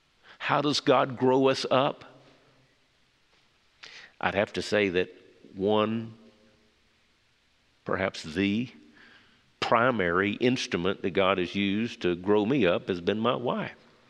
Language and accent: English; Mississippi, United States; Yes, I grew up in Mississippi in a small church with 100 or so in Sunday school was a good day.